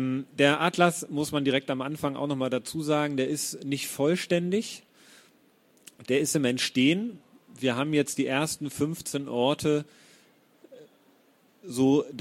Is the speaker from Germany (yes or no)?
yes; Hamburg, Germany; born or raised there